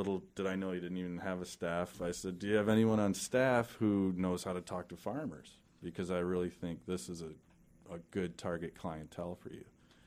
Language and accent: English; Everett, Washington, United States; And I'm like, Everett? I'm from Everett. I don't know anything about this.